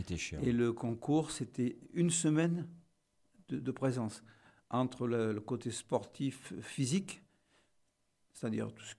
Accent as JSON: {"language": "French", "town": "Toulon", "region": "Provence-Alpes-Côte d'Azur", "country": "France", "tie": "born or raised there", "also_born_or_lived": "United States / Japan", "said": "je suis né à Toulon. Ça a toujours été mon lieu de résidence. Mais j'ai vécu à l'étranger. J'ai vécu aux États-Unis pour une très longue période. Et j'ai vécu au Japon assez longtemps aussi."}